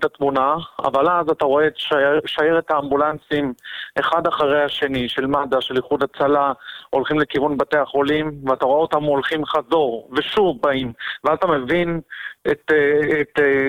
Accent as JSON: {"language": "Hebrew", "town": "Jerusalem", "region": "Jerusalem District", "country": "Israel", "said": "אני יכול לומר לך כירושלמי"}